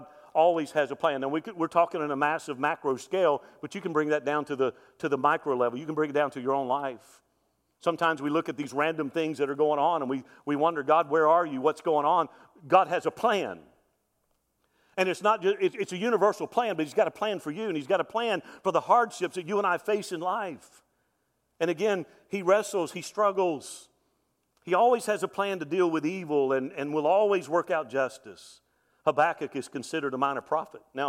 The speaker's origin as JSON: {"language": "English", "region": "Alabama", "country": "United States", "tie": "born or raised there", "said": "And listen, I grew up in South Alabama"}